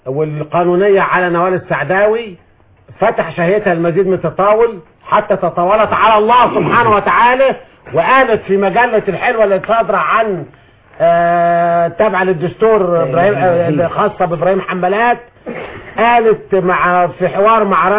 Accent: Egypt; لان انا مواطن مصري ليس لي صفة في رفع هذه الدعوة

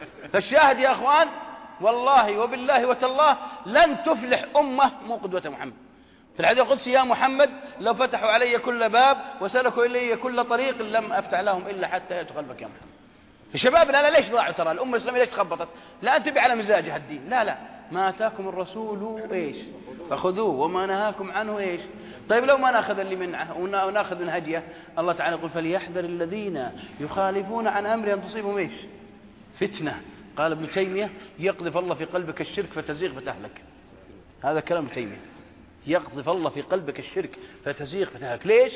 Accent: Najd, Saudi Arabia; على قول عندنا في نجد يقولون ما تواطن

